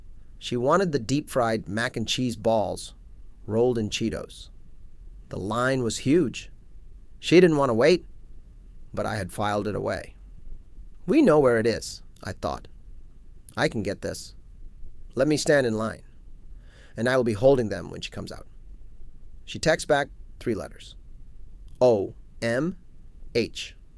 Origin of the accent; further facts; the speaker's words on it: Mumbai, Maharashtra, India; I grew up in Mumbai, where the trains connected everything.